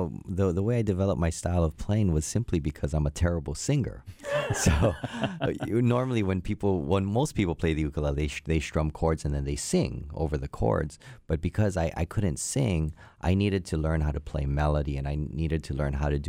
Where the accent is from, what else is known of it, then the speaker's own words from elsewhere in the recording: Hawaii, United States; Yeah, you know, I was born and raised in Hawaii, and my mom played when she was a kid, so she was my first teacher.